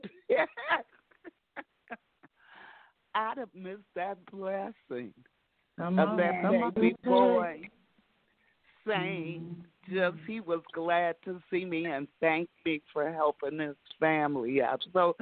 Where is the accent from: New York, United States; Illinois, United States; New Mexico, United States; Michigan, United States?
Illinois, United States; Rockford; I am from Rockford, Illinois